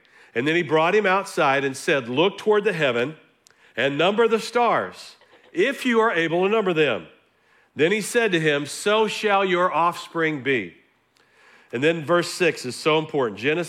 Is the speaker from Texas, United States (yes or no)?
yes; Fort Worth, Texas, United States; I'm from Fort Worth.